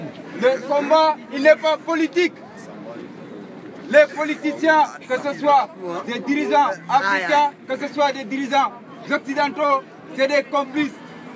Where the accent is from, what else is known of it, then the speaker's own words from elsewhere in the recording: Senegal; now in France; Je viens du Sénégal. Je suis africain. Je suis universaliste. Je suis encore étudiant.